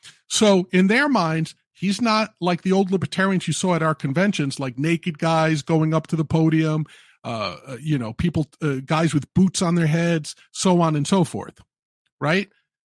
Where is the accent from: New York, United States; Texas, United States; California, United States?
New York, United States; My home state here in New York, it is tougher to get on the ballot in New York State than it is to get on the ballot against Putin in Russia.